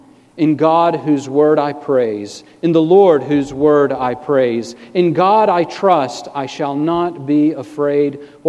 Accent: Ozark, Alabama, United States; I grew up in a small town in southeast Alabama. Ozark is the name of the city there.

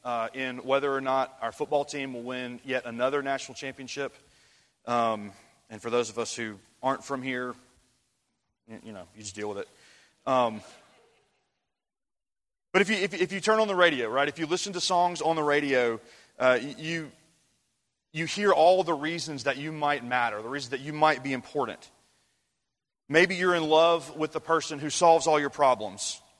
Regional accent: Mississippi, United States; And if y'all don't know, I'm from Mississippi. Being from Mississippi, we are known for one particular famous king, and that, of course, would be

